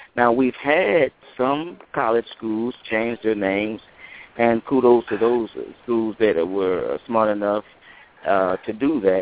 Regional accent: the South, United States; That, you know, I'm from the South. Well, so am I.

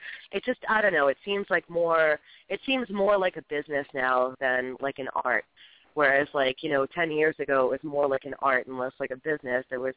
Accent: Boston, Massachusetts, United States; I'm from Boston. I'm on the East Coast, and I've seen that.

